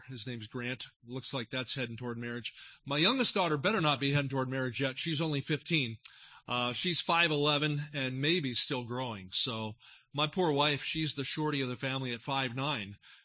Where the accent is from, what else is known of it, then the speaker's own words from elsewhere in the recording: New Jersey, United States; We grew up in South Jersey, and then my dad was a general contractor.